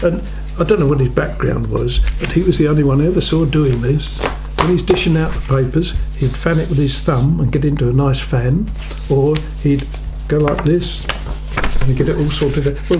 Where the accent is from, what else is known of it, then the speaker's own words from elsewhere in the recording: London, United Kingdom; born there; But, no, I was born in London. We were all born in London.